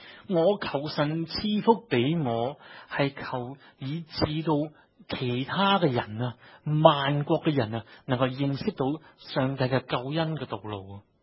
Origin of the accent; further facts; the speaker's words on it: Hong Kong; 但喺以色列呢，唔係买到咁多我哋香港人用嘅嘢嘅。